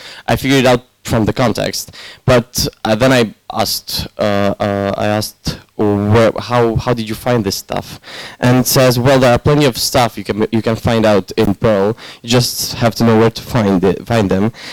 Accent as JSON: {"language": "English", "town": "Cluj-Napoca", "region": "Cluj County", "country": "Romania", "second_language": "English", "said": "as you were told. I come from Cluj-Napoca"}